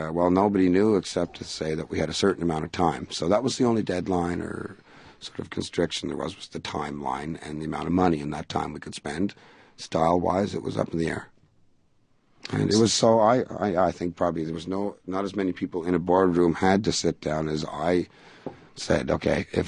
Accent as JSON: {"language": "English", "country": "Canada", "said": "So there I was sitting as a Canadian going, wow, these are magnificent."}